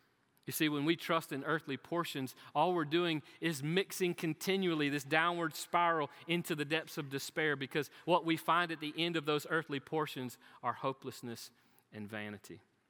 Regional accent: Florida, United States; I'm from Florida. Hurricanes, you can run from them. Tornadoes, not so much.

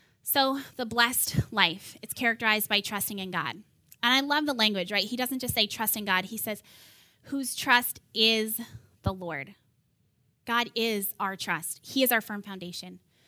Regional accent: California, United States; So I'm from California, and right now I live about 10 minutes from the beach. I live in Torrance, and it's the best.

